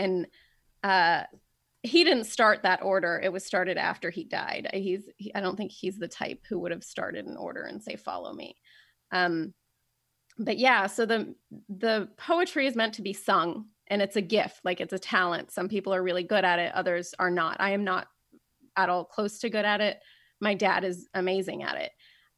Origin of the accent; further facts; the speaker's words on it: Dayton, Ohio, United States; And growing up in Dayton with that community was amazing because I was never the only Iranian kid in school.